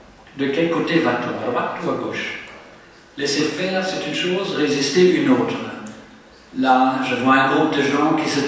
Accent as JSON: {"language": "French", "country": "France", "said": "J'ai un peu dit, je suis français, je ne viens pas souvent"}